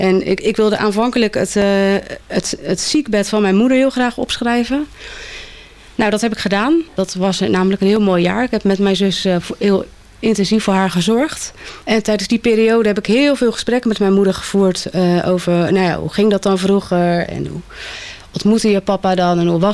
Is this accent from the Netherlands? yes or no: yes; Netherlands; Ik voel me wel echt Westers en Nederlands, ja.